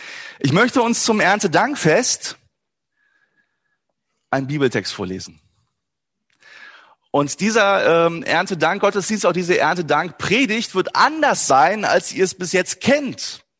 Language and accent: German; Wuppertal, North Rhine-Westphalia, Germany; Ich komme aus Wuppertal-Elberfeld. Ich bin ein richtig Elberfelder Bruder.